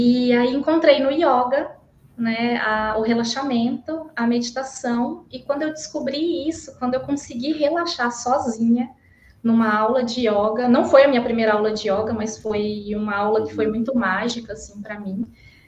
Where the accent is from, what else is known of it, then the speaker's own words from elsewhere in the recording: Minas Gerais, Brazil; now in São Paulo, Brazil; É, sou mineira, não sou aqui de São Paulo, sou mineira, mas casei com um paulista e vim parar aqui na capital.